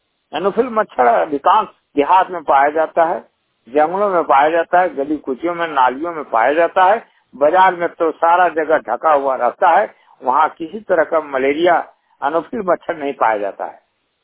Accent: Koderma, Jharkhand, India; हम कोडरमा जिला के निवासी हैं।

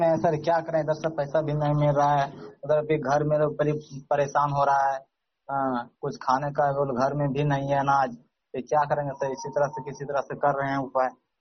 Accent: Hazaribagh, Jharkhand, India; now in Chennai, India; ग्राम post उचारामा, थाना विष्णुगढ़, जिला हजारीबाग, झारखंड का रहने वाला हूँ।

